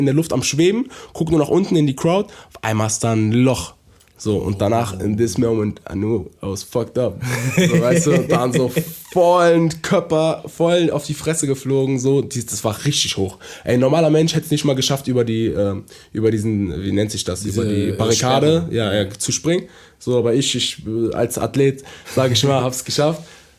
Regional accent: Düsseldorf, North Rhine-Westphalia, Germany; ich komme ja aus Düsseldorf, so, ja. Weißt du, ich kenne ganz Düsseldorf so, also meine Jugend ja.

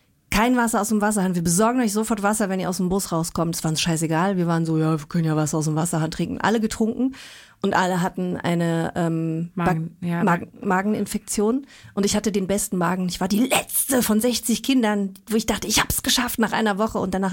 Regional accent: Luxembourg; now in Berlin, Germany; Also ich bin in Luxemburg aufgewachsen, da macht man es wie in Frankreich, man gibt sich immer 3 Küsschen auf die Wangen.

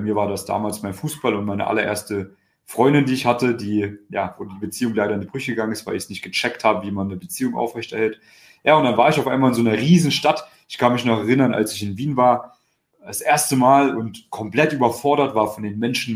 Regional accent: Thuringia, Germany; born there; dass ich in einer sehr kleinen Stadt geboren bin in Thüringen

